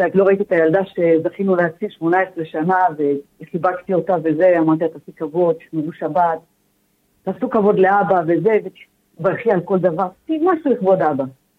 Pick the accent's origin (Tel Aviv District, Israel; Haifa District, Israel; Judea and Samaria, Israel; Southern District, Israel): Southern District, Israel; Ashkelon; now in Jerusalem, Israel; אני מאשקלון, ואני נמצאת פה בירושלים.